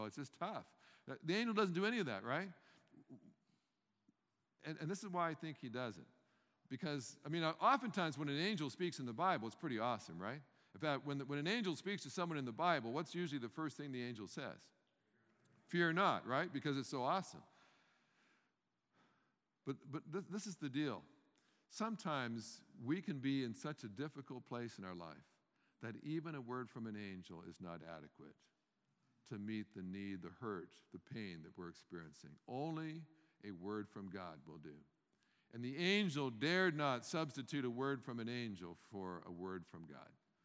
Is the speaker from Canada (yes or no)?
yes; Canada; now in United States; I live in the South now. I came from Canada.